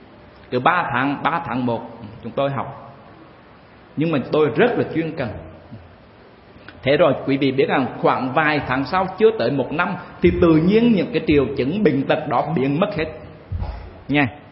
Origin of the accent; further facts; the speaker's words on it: Hue, Thừa Thiên Huế, Vietnam; moved away as an adult; Quý vị biết rằng chúng tôi sinh ra và lớn lên ở Huế. Trong suốt 19 năm đó không đi đâu hết, chỉ ở Huế thôi. Đùng một cái bay vô Sài Gòn.